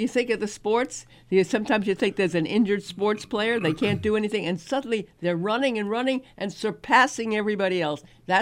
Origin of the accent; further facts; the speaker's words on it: Brooklyn, New York, United States; accent: Brooklyn; When I was in acting school, drop your Brooklyn accent. I said, drop my Brooklyn accent? I'd have to drop myself. That's where I'm from.